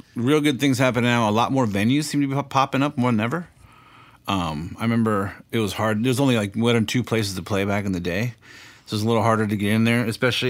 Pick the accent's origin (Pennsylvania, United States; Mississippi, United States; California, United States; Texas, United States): California, United States; I'm from the South Bay, so everything was punk rock pretty much, for 80s and 90s